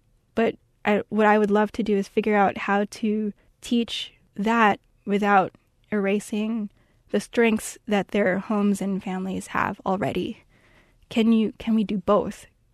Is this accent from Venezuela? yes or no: no; Philippines; now in United States; I'm Filipino. I'm Filipino-American, and here I am, like a person of color, teaching the colonial powers language to other students of color.